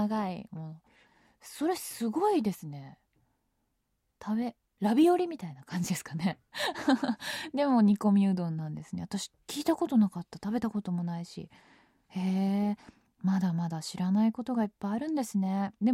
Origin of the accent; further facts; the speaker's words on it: Tokyo, Japan; やっぱ私自身は東京生まれ東京育ちなので、田んぼに囲まれた道を散歩するっていう経験がそんなにたくさんはないんですけれども